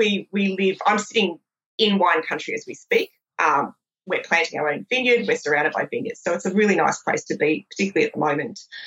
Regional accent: Sydney, New South Wales, Australia; I'm from Sydney originally. We moved here about 6 years ago, and being from the centre of Sydney

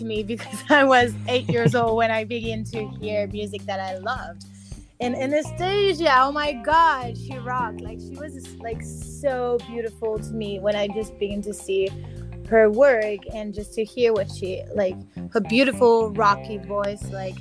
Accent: southern France, France; English is a second language; now in Los Angeles, United States; I'm from France, born and raised actually like in the south

